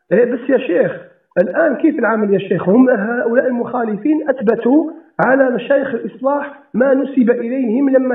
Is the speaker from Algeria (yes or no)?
yes; Algeria; انا ابنك من الجزائر،